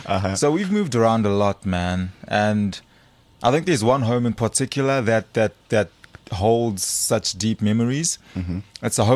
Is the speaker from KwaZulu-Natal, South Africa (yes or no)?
yes; Durban, KwaZulu-Natal, South Africa; I grew up in Durban as well.